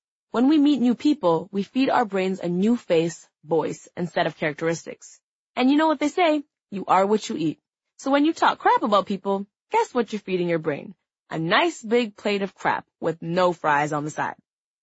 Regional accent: Toronto, Ontario, Canada; moved away as an adult; now in Los Angeles, United States; Moving from my hometown Toronto to a place like LA was really terrifying

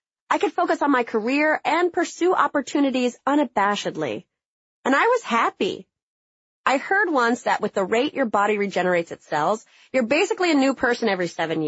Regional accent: Southern United States, United States; accent: southern; Proud of my southern accent that I still clung to.

